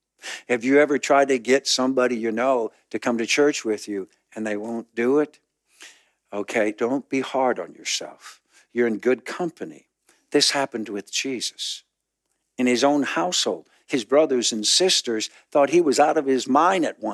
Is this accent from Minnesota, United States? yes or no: yes; Gaylord, Minnesota, United States; last year I went to my hometown, Gaylord, Minnesota, and I went to a class reunion.